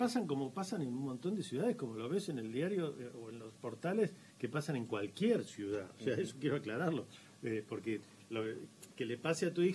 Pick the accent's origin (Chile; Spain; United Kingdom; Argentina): Argentina; Rosario, Santa Fe; somos todos rosarinos